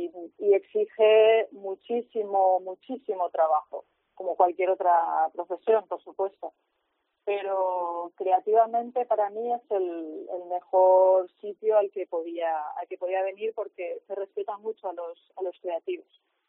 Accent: Spain; a mí me encantaría trabajar en España, en mi país

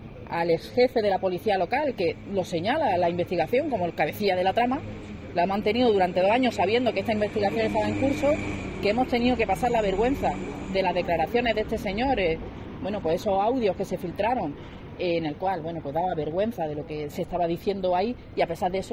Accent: Granada, Andalusia, Spain; nos volvió a llenar de vergüenza como granadino y granadina

